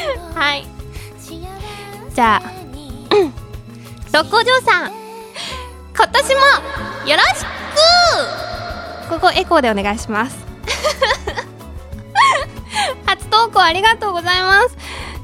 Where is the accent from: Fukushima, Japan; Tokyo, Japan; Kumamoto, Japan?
Tokyo, Japan; 帰るふるさともない、生まれも育ちも東京の至ってつまらん男の代表格である僕は